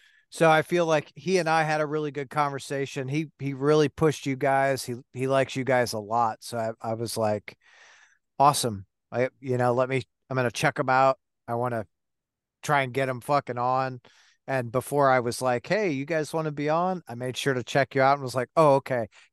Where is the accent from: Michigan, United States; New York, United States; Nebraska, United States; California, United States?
Michigan, United States; Detroit; I grew up in Detroit, and we'd go across the bridge to – Canada so we could drink legally